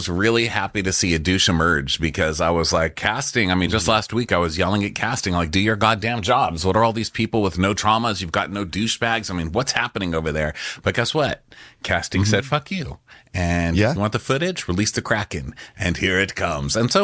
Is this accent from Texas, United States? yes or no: yes; Texas, United States; I'm from Texas, so I'm into a good passive aggressive hair tease.